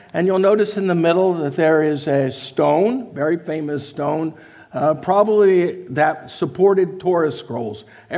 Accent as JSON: {"language": "English", "town": "Tulsa", "region": "Oklahoma", "country": "United States", "tie": "born or raised there", "said": "I could get some understanding, some perspectives that I might not be able to get growing up in Tulsa, Oklahoma."}